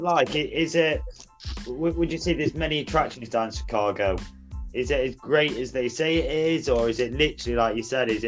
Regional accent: United Kingdom; As a Brit

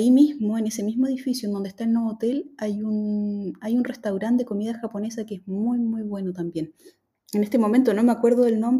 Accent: Chile; now in Paris, France; Sí, soy chilena.

